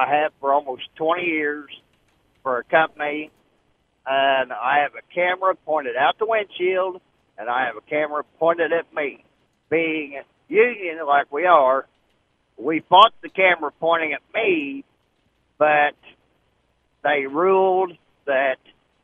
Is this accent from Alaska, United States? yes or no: no; Illinois, United States; I am from Central Illinois.